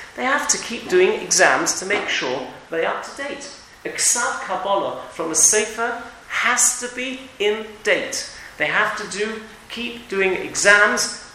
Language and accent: English; England, United Kingdom; we, particularly as English people, we're very good at trusting.